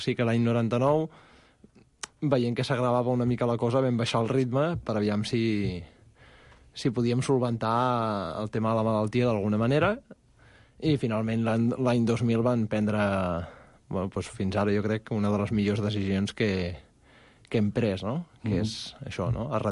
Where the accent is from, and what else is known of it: Barcelona, Catalonia, Spain; born there